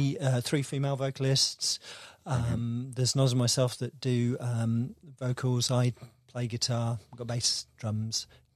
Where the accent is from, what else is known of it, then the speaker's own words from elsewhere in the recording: South West England, United Kingdom; I'm from Devon.